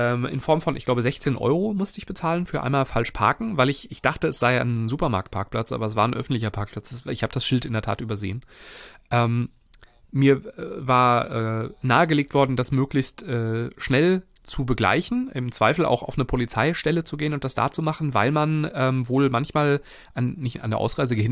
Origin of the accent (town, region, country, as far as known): Germany